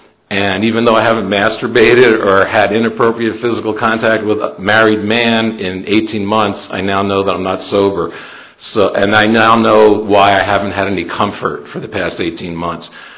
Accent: Atlanta, Georgia, United States; from Atlanta.

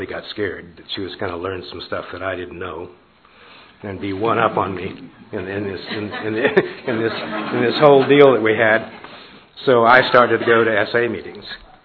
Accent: Asheville, North Carolina, United States; I'm a sexaholic from Asheville, North Carolina. To give you some context, I'm 71 years old.

